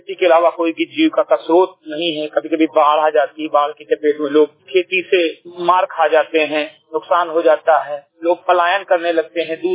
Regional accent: Mihinpurwa, Uttar Pradesh, India; ग्राम सभा से मेरी विकास खंड मेनपुरा जनपद बहराइच का मूल निवासी हूँ

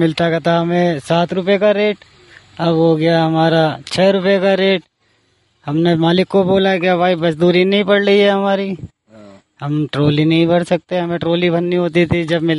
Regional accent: Delhi, India; also born or lived in Rampur; मैं जी वैसे तो रामपुर का रहने वाला हूँ, वैसे दिल्ली में मेरा रहन सहन पाला पोसा सब दिल्ली में हुआ है।

